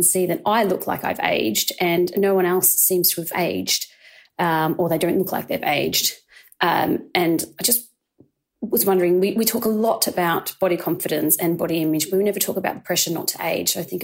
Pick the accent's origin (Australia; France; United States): Australia; moved away as an adult; now in United Kingdom; I'm an Australian living in the UK for 10 years now and I'm 36